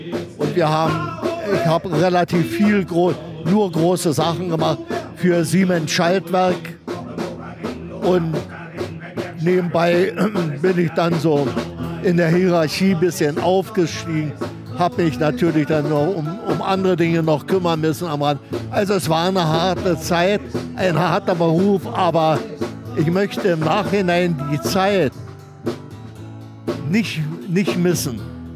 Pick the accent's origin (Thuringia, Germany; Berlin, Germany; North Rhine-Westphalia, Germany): Berlin, Germany; Ich bin groß geworden in Reinickendorf, hier im Bezirk Reinickendorf, da habe ich und bin eigentlich immer in Reinickendorf geblieben, später war ich, also hier Reinickendorf Ost war das früher, Residenzstraße